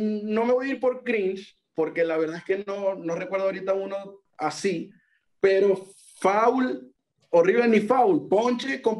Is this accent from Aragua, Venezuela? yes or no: yes; Maracay, Aragua, Venezuela; Hermano, yo soy de Maracay.